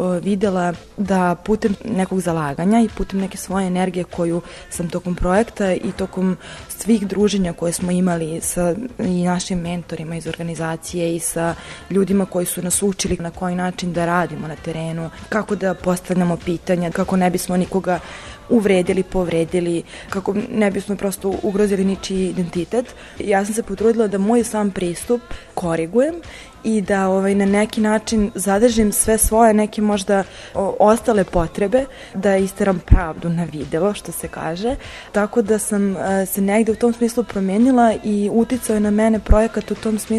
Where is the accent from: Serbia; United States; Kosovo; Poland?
Serbia; Kruševac, Šumadija and Western Serbia; now in Belgrade, Serbia; ja inače dolazim iz Kruševca, ali sam trenutno u Beogradu na fakultetu i studiram psihologiju.